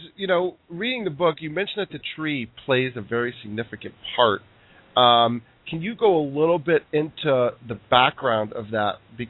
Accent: Columbus, Ohio, United States; I was raised in Columbus, Ohio, but I'm a Michigan fan.

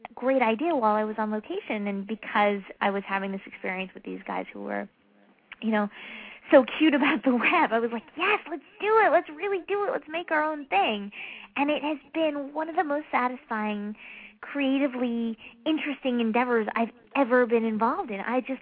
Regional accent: New York, United States; moved away as an adult; also born or lived in Washington, D.C.; I was born in D.C. and raised in New York. And I grew up in Manhattan. And I moved out here 3 years ago, and it was a big, big change for me.

